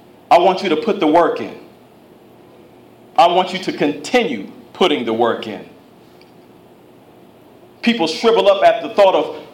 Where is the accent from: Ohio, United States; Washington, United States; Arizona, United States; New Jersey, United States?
Ohio, United States; Akron; But I remember growing up in Akron, Ohio, and watching Channel 43 WUAB in Cleveland